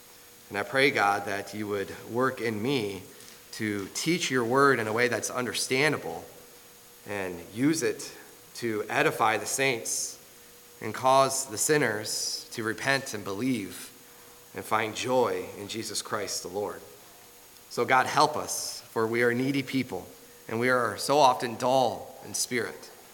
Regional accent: Michigan, United States; I'm from Michigan, I'm sorry to tell you.

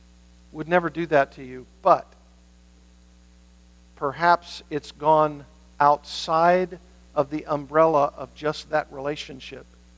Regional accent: the South, United States; You as in, because I'm from the South, y'all. Y'all.

